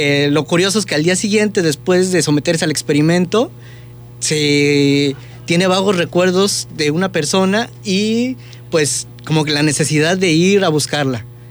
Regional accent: Tlaxcala, Mexico; para los que no sepan, soy del estado de Tlaxcala.

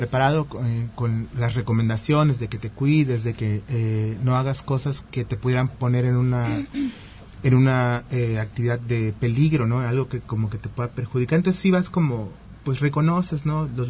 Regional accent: Chilpancingo, Guerrero, Mexico; Nosotros venimos de la ciudad de Chilpancingo, que es la capital del estado. No tenemos como mucho turismo, pero tenemos muchos centros turísticos cerca.

